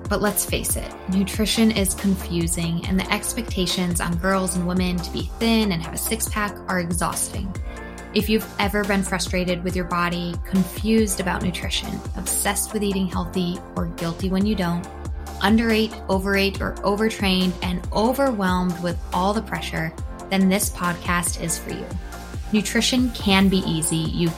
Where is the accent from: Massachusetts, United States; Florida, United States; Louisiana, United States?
Massachusetts, United States; I grew up in Massachusetts, so we weren't like kind of more inland Massachusetts too